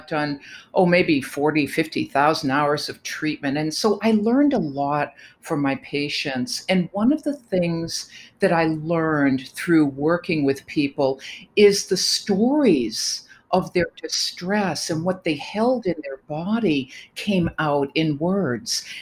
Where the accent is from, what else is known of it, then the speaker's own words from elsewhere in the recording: Boston, Massachusetts, United States; As you can tell, I'm from Boston, from a very academic and scientific family.